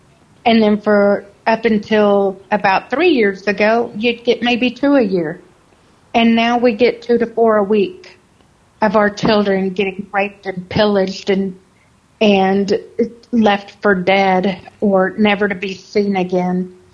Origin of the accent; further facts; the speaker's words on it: Texas, United States; And I can tell you from being born and raised in Texas